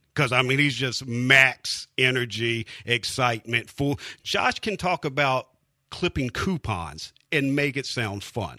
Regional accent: South Carolina, United States; Now, I grew up in South Carolina. My parents were country fans.

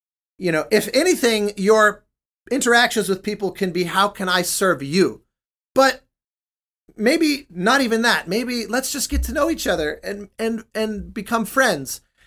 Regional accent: Colorado, United States; I grew up in Colorado. It was an enormous exposure to Mexican culture there

